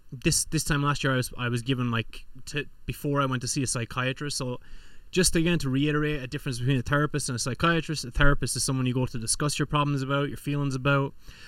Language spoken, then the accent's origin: English; Ireland; now in Los Angeles, United States; And it was LA, Los Angeles is where I live. I'm not from, but I live here. Born and raised in Ireland.